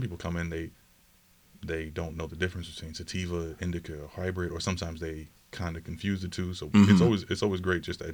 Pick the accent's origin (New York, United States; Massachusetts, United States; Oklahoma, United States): New York, United States; New York City; now in Buffalo, United States; I'm originally from New York City.